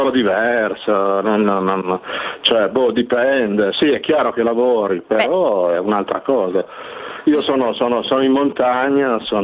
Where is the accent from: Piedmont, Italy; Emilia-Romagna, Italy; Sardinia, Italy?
Piedmont, Italy; Sono piemontese, sono piccolino.